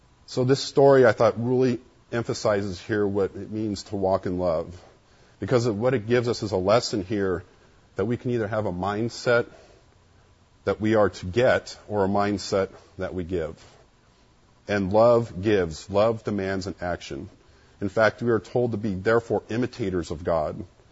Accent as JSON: {"language": "English", "region": "Ohio", "country": "United States", "said": "my grandparents used to come out during the winter because I'm from Ohio. And it gets cold in the winter"}